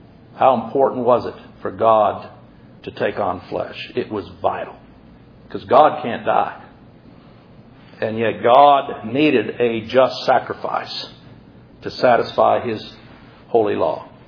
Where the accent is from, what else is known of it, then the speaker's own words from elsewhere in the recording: United States; I'm born an American.